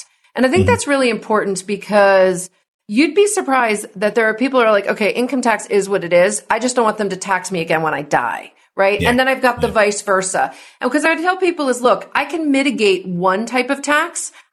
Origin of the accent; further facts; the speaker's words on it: New Jersey, United States; now in California, United States; This is a total tangent, but I'm from New Jersey and I live in mm-hmm. California.